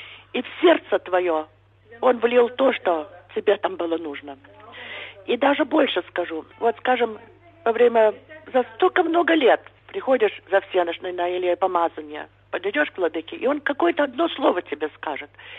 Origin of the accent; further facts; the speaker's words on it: United States; И узнав, что мы из Америки, нам там монахи говорят